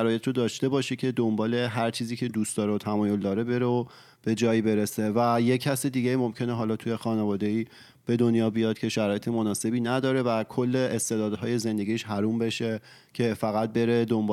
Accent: Iran; چون مثلا ما که حالا تو ایران به دنیا اومدیم و بزرگ شدیم

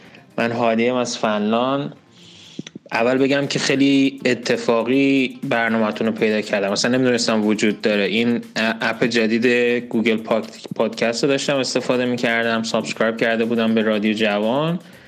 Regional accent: Iran; و خب ما که مثلا از ایران هستیم

